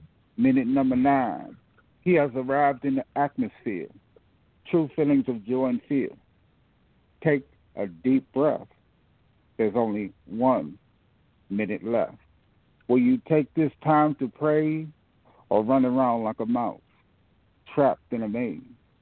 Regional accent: Fort Washington, Maryland, United States; I'm from Fort Washington. I live in Fort Washington, Maryland.

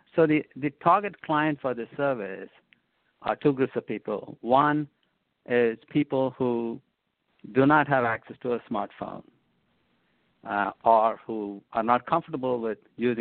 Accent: Wood-Ridge, New Jersey, United States; I'm actually from Bergen County in Woodridge, New Jersey.

